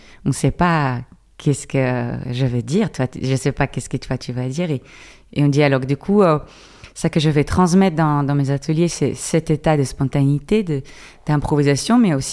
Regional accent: Israel; je viens d'Israël.

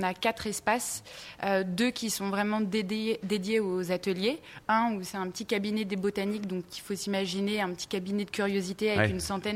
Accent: Paris, Île-de-France, France; Donc, je suis parisienne

